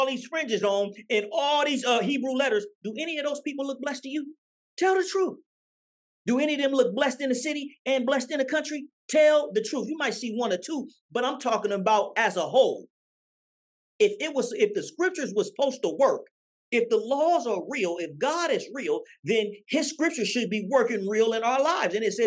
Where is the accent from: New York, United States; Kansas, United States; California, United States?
California, United States; Oakland; You weren't there with me when I was growing up in East Oakland poor and didn't have nothing to eat.